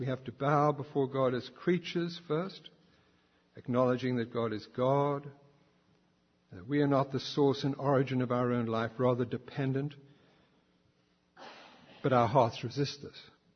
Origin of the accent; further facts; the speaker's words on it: England, United Kingdom; When I was a teenager growing up in England in the 60s